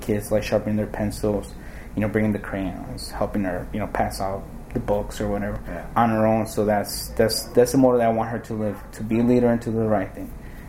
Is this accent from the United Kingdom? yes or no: no; Chicago, Illinois, United States; I grew up in Chicago here. So that's why I came back. I was in California.